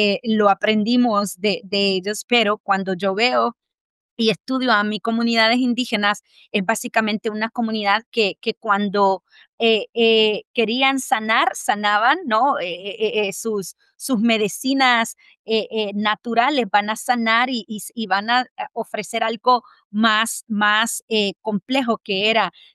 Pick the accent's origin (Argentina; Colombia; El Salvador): El Salvador; Soy salvadoreña